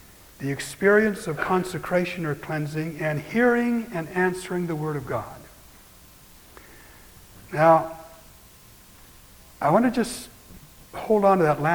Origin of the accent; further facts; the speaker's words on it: Kalispell, Montana, United States; I grew up in Kalispell, 10 miles south of Whitefish.